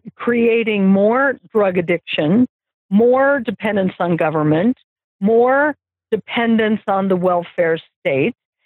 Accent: Denver, Colorado, United States; a beautiful, beautiful city where I grew up in Denver, Colorado

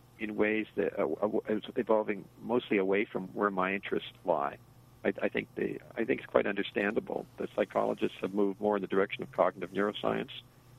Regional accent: British Columbia, Canada; moved away as an adult; now in United States; But I was from Canada. I was from the University of British Columbia. Mm-hmm. So I moved down to the United States for graduate school in 1976.

